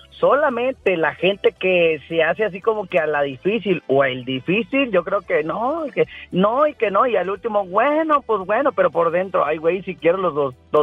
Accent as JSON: {"language": "Spanish", "town": "Monterrey", "region": "Nuevo León", "country": "Mexico", "said": "Pues soy regio"}